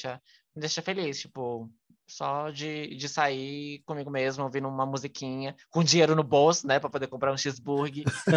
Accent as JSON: {"language": "Portuguese", "region": "São Paulo", "country": "Brazil", "said": "a gente mora numa cidade que é muito barulhenta, aqui, tipo, por mais que não seja o centro, eu moro na Zona Leste, né, sou de Itaquera, ZL"}